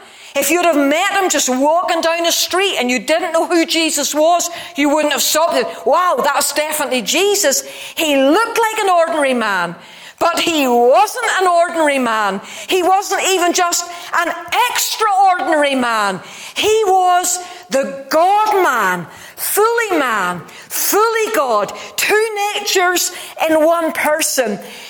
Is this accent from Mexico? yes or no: no; Ballymena, Northern Ireland, United Kingdom; When I was growing up in Ballymena, you didn't get to Portrush for an hour in the evening to buy an ice cream or something.